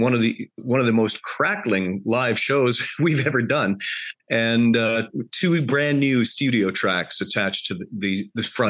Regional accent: Canada; Growing up in Canada, when I was a boy

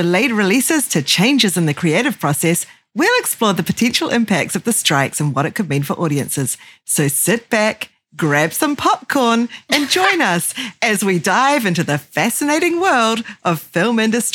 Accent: New Zealand; accent: New Zealand; me with my New Zealand accent, that this is very American centric.

